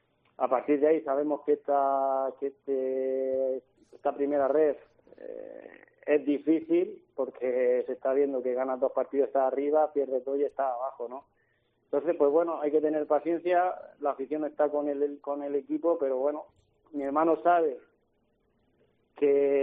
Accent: Mula, Region of Murcia, Spain; cuando estamos en Mula, en mi pueblo, me pide mucho la bicicleta

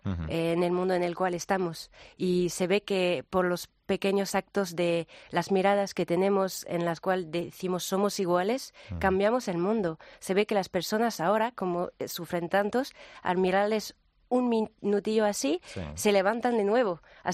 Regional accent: France; moved away as an adult; now in Madrid, Spain; yo soy francesa, tengo 24 años, no tengo familia aquí

